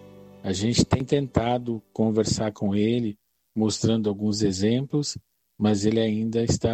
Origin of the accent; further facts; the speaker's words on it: Guarulhos, São Paulo, Brazil; sou de Guarulhos, pertenço à Catedral Nossa Senhora da Conceição dos Guarulhos.